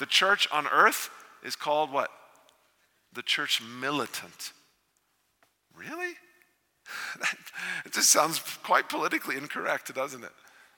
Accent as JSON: {"language": "English", "region": "Texas", "country": "United States", "tie": "born or raised there", "said": "and you know I grew up in Texas, I picked the wrong sport."}